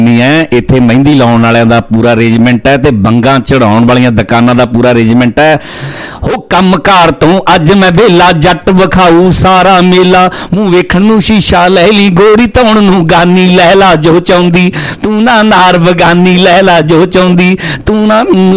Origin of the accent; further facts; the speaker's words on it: Punjab, India; ਬਾਈ ਮੇਰਾ ਜ਼ਿਲ੍ਹਾ ਵੈਸੇ ਬਰਨਾਲਾ ਹੈ